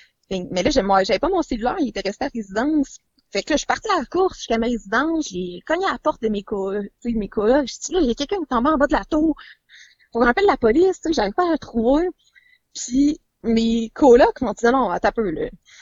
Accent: Ottawa, Ontario, Canada; now in Quebec City, Canada; Là, j'habite à Québec, mais je viens de la région d'Ottawa.

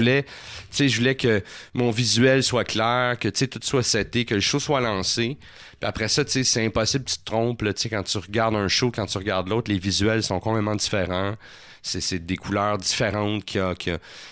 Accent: Laval, Quebec, Canada; also born or lived in Montreal; Je suis né à Montréal, mais à l'adolescence, j'ai habité pendant un bout de temps à Laval, tu sais.

